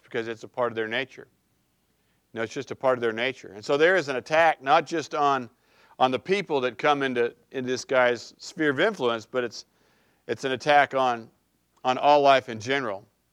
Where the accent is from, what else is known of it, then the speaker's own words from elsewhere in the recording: California, United States; you know, I grew up in California where it's really important that you look tan, right?